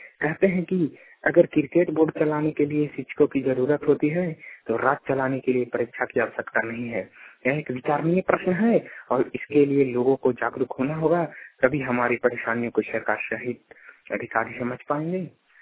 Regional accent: Pandepura, Jharkhand, India; ग्राम पांडेपुरा, थाना हंटरगंज, जिला चतरा, झारखंड का निवासी हूँ।

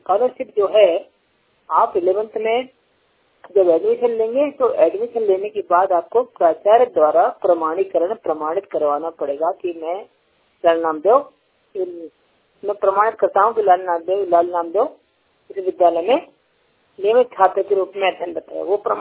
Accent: Madhya Pradesh, India; now in Gurgaon, India; मैं गुड़गांव हरियाणा से बात कर रहा हूँ क्योंकि मैं मध्य प्रदेश का रहने वाला हूँ, यहाँ काम करता हूँ।

